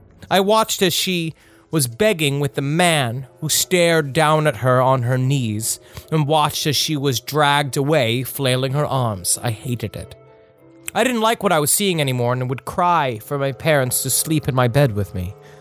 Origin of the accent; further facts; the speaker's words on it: Kennington, South East England, United Kingdom; I'm from England, and the house I grew up in was built after WW2 in an ancient parish of Kent called Kennington, or as it was named during the Saxon era, Sinington.